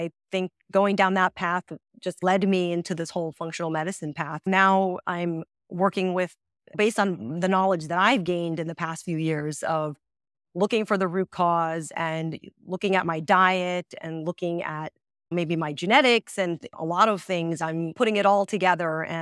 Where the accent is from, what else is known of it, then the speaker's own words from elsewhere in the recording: India; So, yeah, like you said, my dad is also a pharmacist. We're from India.